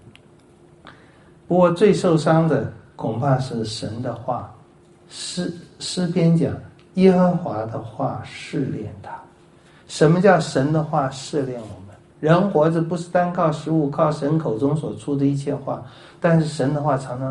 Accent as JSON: {"language": "Chinese", "country": "China", "said": "我们中国人可能很多亏可以吃，很多难可以受"}